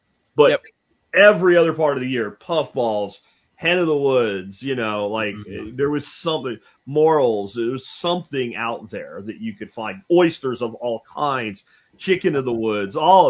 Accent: Pennsylvania, United States; Where I grew up in Pennsylvania, we picked mushrooms in spring, summer, and fall.

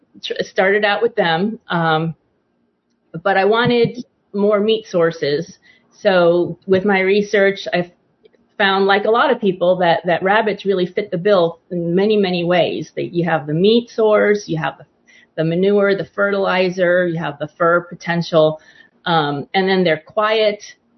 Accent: New York City, New York, United States; Actually, I grew up in New York City, so it was kind of, you know, tough to pursue that when I was in the concrete jungle, so to speak.

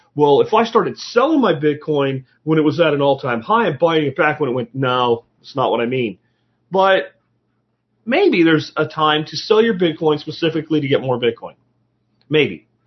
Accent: Pennsylvania, United States; because it was just down the way from me growing up in Pennsylvania.

